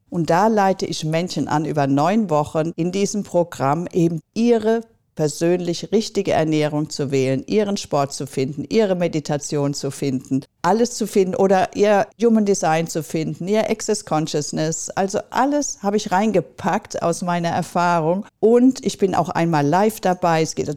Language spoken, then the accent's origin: German; India; moved away as an adult; now in Italy; Damals bin ich aus Indien nach Italien gezogen. Mit meinem Mann, der war auch Arzt und Psychiater, habe ich die ersten Kräuter aus Indien mitgebracht.